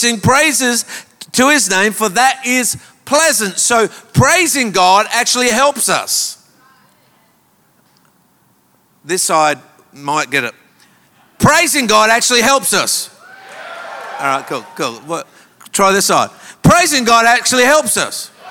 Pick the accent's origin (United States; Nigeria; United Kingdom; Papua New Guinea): Papua New Guinea; I was born in Papua New Guinea. I know that's hard to believe, but I am. I'm an albino Papuan.